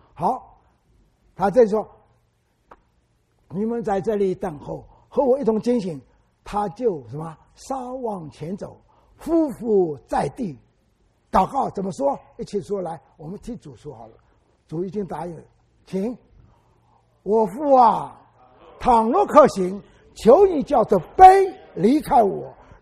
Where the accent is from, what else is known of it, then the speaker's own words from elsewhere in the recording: Wenzhou, Zhejiang, China; 今天温州是东方的耶路撒冷，是我的家乡。